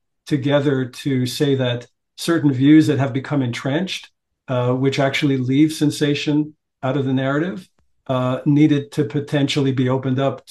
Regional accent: Montreal, Quebec, Canada; Montreal. Yeah, I was raised in Montreal.

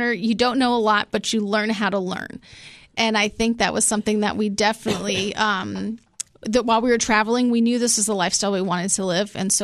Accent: Hawaii, United States; I'm from Hawaii originally.

